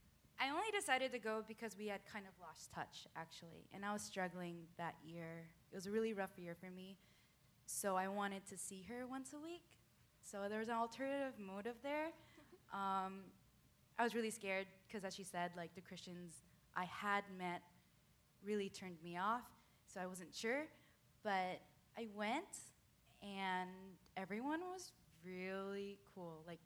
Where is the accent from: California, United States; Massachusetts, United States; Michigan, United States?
California, United States; We went to the same high school. We met freshman year. We're from the Bay, so